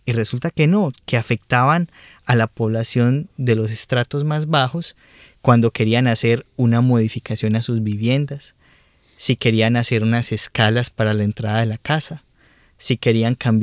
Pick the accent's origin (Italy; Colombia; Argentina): Colombia; un fenómeno que los que somos colombianos sabemos que existe